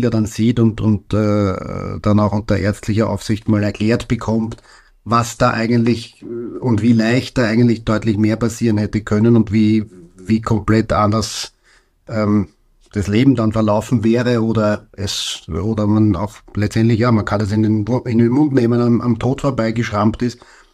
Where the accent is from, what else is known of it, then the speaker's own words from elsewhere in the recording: Krems, Lower Austria, Austria; Grundsätzlich schaut Krems, meine Heimatstadt, ist eben dem Wein verbunden und landschaftlich mit dem Donautal extrem schön.